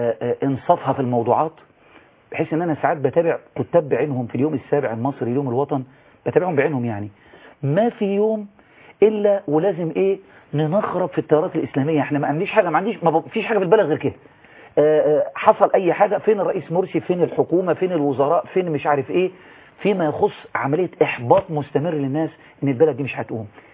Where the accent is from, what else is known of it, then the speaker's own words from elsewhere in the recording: Egypt; انا كمواطن مصري